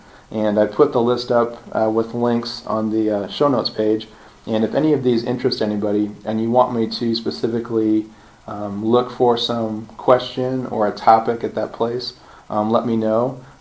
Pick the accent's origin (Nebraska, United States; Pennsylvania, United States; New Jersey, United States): Nebraska, United States; now in Liberty, United States; I was born and raised in Nebraska, and felt like I knew Nebraska history fairly well growing up there.